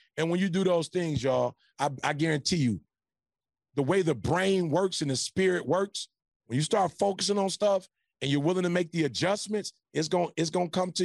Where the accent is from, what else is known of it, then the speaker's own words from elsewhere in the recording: Detroit, Michigan, United States; now in California, United States; I drive an Escalade. I'm from Detroit.